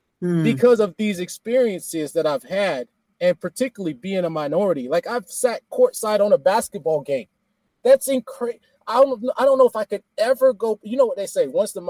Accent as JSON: {"language": "English", "region": "Florida", "country": "United States", "tie": "born or raised there", "also_born_or_lived": "New Jersey", "said": "And so I was raised in South Florida, born in Jersey."}